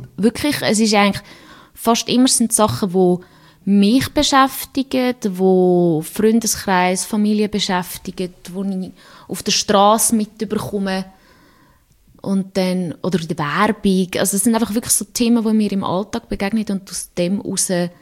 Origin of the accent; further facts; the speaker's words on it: Nidwalden, Switzerland; now in Lucerne, Switzerland; Ich komme von Nidwalden, also ich bin in Nidwalden aufgewachsen, habe mich aber nie so fest identifiziert und bin jetzt zu Luzern nach einem kurzen Studienzwischenhalt in Bern.